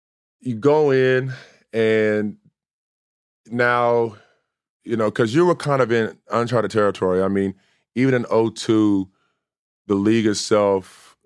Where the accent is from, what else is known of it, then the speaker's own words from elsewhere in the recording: Indiana, United States; Like, I came from Indiana.